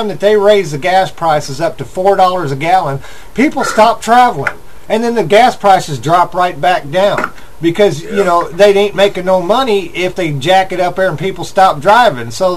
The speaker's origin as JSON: {"language": "English", "country": "United States", "said": "I'm American, and I love America, and I'm going to keep on loving America. I'm an American patriot."}